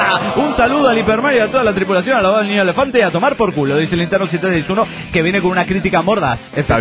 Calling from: Cuernavaca, Morelos, Mexico; Hola, ¿cómo están? … de Cuernavaca, Morelos, México.

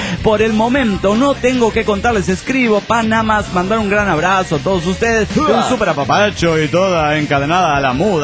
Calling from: Managua, Nicaragua; de Managua, Nicaragua.

